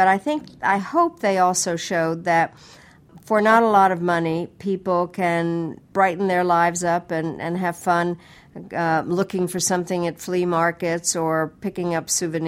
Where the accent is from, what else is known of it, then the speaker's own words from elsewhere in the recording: Colorado, United States; I love Colorado, and I always like coming back to my home state.